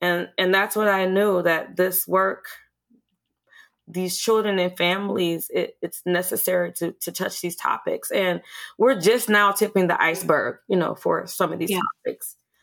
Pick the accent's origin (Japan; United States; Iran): United States; Minneapolis, Minnesota; I am from South Minneapolis, so an urban community with lots of strengths.